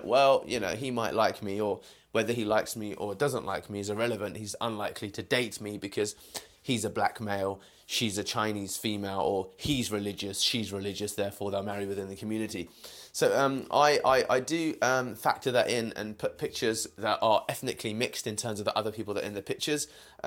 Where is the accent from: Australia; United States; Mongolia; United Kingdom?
United Kingdom; I am a British Indian male, that's obvious